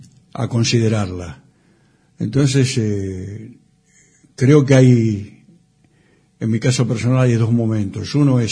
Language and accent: Spanish; Liniers, Buenos Aires, Argentina; Bueno, una familia, nos criamos en Liniers, mi viejo trabajó toda su vida en la fábrica Guereño, y mi vieja trabajaba de lo que hoy se llama el servicio doméstico.